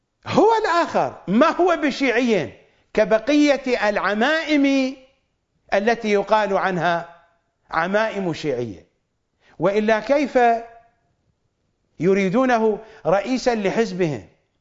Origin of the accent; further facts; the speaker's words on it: Iraq; accent: Iraqi; سباريت في لهجتنا العراقية الشعبية يعني سرابيت